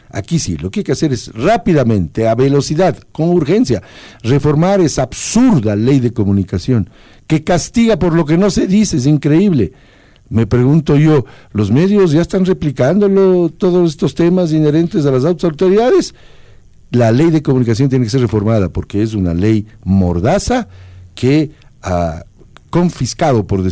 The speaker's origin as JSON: {"language": "Spanish", "town": "Quito", "region": "Pichincha", "country": "Ecuador", "said": "Utilizando un quiteñismo, yo soy quiteño, nos dieron debatiendo."}